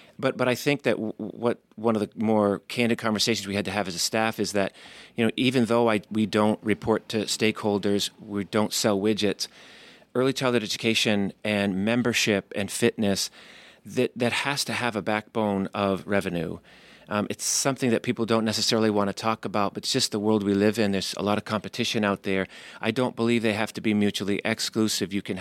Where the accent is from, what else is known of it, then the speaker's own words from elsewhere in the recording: Vermont, United States; also born or lived in Massachusetts / Saratoga, New York; I was born in Massachusetts, grew up in Vermont, spent quite a bit of time in the Saratoga area of New York when my father got a job up there.